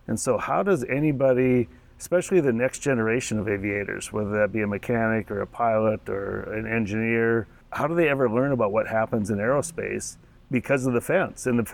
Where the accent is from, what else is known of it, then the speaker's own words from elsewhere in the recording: Minot, North Dakota, United States; Kent Peach, who I grew up in Minot.